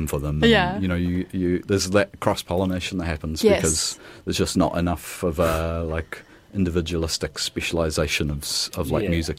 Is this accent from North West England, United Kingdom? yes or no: no; Wales, United Kingdom; now in Dunedin, New Zealand; I'm a Welsh person, and I studied in Wellington and then moved here.